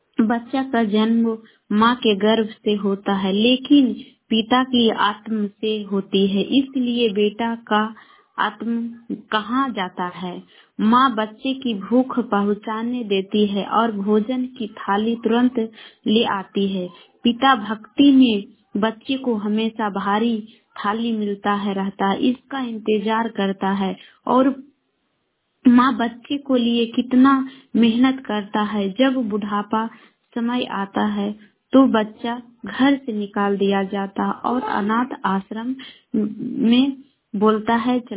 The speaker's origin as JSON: {"language": "Hindi", "town": "Patna", "region": "Bihar", "country": "India", "said": "मैं गोवा से शेखपुरा से बोल रही हूँ। मैं पटना जिला के रहने वाली हूँ।"}